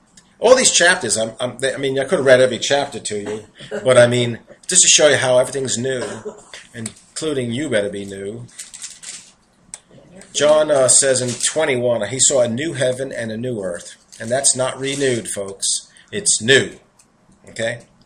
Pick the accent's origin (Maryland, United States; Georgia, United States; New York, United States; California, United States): New York, United States; accent: New York; I got to say this with my New York accent. My New York accent, I'm just going to say it.